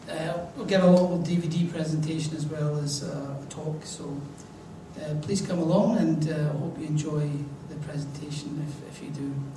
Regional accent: Scotland, United Kingdom; Yes, I hail from Scotland and been an artist of Catholic sacred art, albeit in the Western tradition.

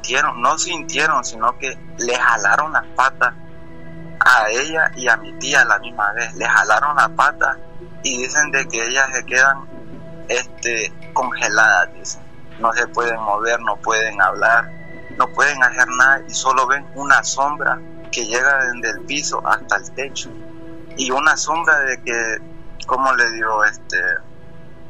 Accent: Honduras; now in Maryland, United States; Soy de Honduras.

